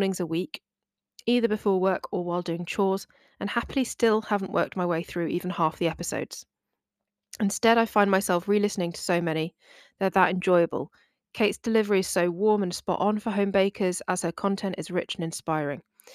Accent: United Kingdom; speaking as a British person

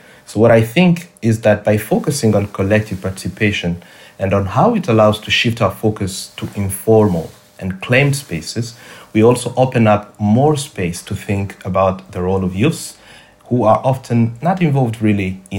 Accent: Eastern Congo, DR Congo; growing up in Eastern Congo, I have always been passionate about youth civic engagement.

